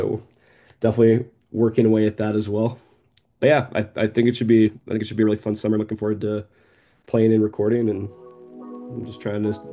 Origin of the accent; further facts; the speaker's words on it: Calgary, Alberta, Canada; I'm born and raised in Calgary